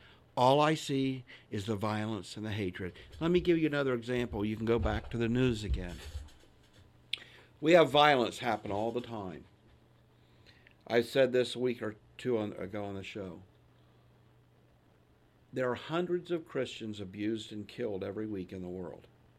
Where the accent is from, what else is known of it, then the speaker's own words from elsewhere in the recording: United States; I'm an American that loves my country, and I love the people in it.